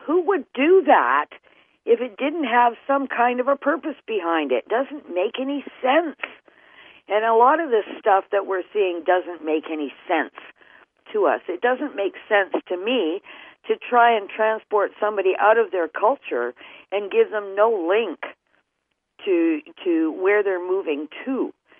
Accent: Winnipeg, Manitoba, Canada; But, you know, I grew up in Winnipeg

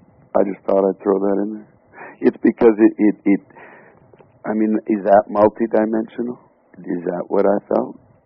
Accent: Canada; I'm Canadian

